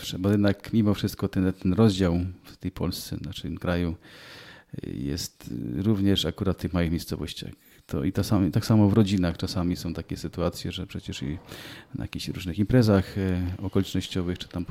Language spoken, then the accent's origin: Polish; Silesian Voivodeship, Poland; Ja w ogóle jestem takim typowym hanysem